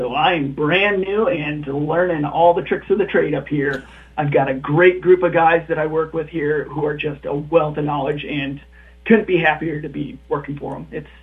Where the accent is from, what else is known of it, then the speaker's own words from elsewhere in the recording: Iowa, United States; moved away; So, you know, growing up in Iowa, that was something we did quite a bit. But then once I moved away, it was few and far in between.